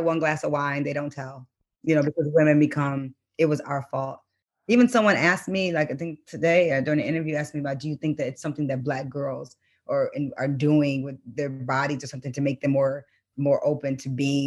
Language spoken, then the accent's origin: English; Detroit, Michigan, United States; we talked about me and growing up in Detroit.